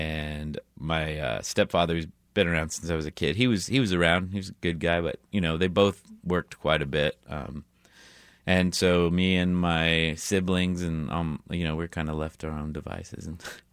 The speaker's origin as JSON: {"language": "English", "town": "El Paso", "region": "Texas", "country": "United States", "tie": "born or raised there", "said": "I grew up in El Paso, Texas, which is a border town. Just across the other side is Juarez, Mexico. So those two cities are sort of intertwined."}